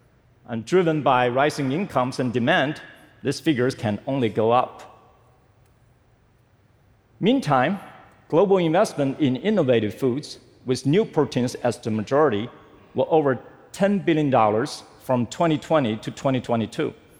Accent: China; Growing up in China, I always see food as an integral part of my culture.

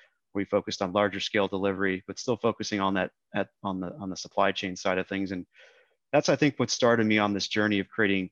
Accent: Minneapolis, Minnesota, United States; moved away as an adult; now in Austin, United States; Well, I grew up in Minneapolis originally. So, you know, Skull Vikings, go Gophers for all you sports fans out there. Then went to school at University of Texas, where I currently still reside in Austin.

